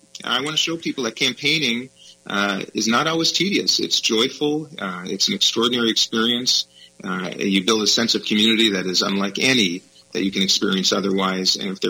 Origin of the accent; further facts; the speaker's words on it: Edina, Minnesota, United States; also born or lived in St. Paul; I was born in St. Paul, actually raised in Edina.